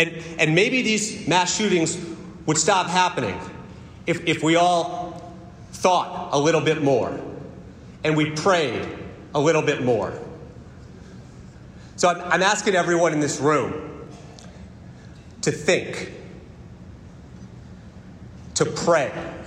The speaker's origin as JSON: {"language": "English", "town": "West Palm Beach", "region": "Florida", "country": "United States", "said": "I'm from West Palm Beach, Florida."}